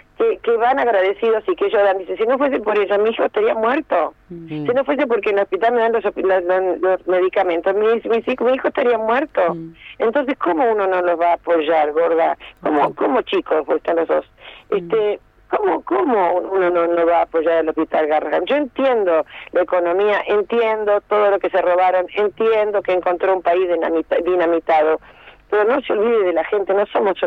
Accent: Argentina; Soy una actriz popular y me considero que formo parte del pueblo argentino.

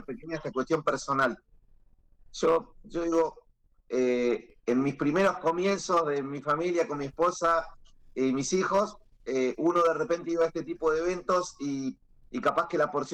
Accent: Río Negro, Argentina; si somos rionegrinos, somos de la Patagonia y bien argentinos

